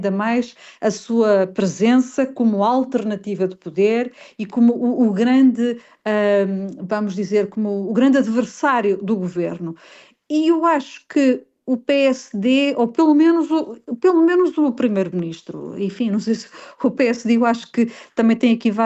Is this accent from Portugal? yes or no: yes; Portugal; nós agradecíamos todos, enquanto portugueses democratas e democráticos